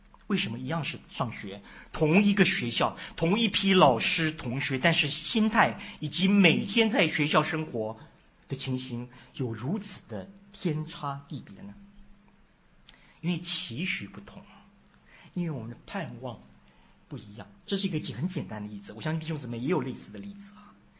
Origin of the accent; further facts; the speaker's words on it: Taiwan; 我小时候我在台湾出生长大，每个暑假我都是在外婆家度过的